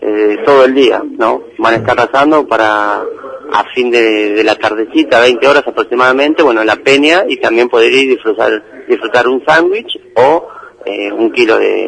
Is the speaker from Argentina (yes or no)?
yes; Argentina